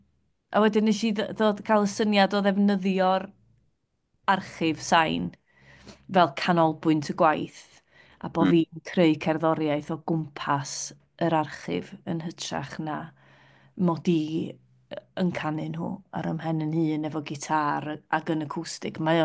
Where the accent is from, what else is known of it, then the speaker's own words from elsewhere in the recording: Rhiwlas, Wales, United Kingdom; now in Scrignac, France; Dwi'n dod o Rhiwlas ymwreiddiol yn Nyffryn Ogwen, a dwi rwan yn byw yn Sgriniac yng nghanol Llydaw.